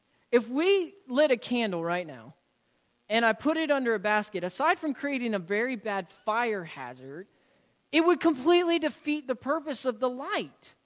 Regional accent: Florida, United States; Now, I've mentioned before I'm from Florida, so I don't have too much of an understanding of what hills look like.

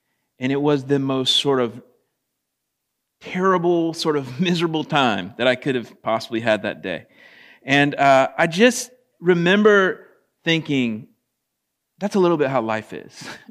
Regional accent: Florida, United States; When I was young and I grew up in Florida, I didn't grow up at the beach, but close enough to it

